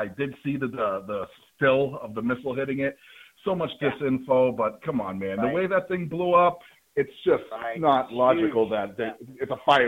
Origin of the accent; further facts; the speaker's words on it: Massachusetts, United States; I am from Massachusetts. We swear a lot.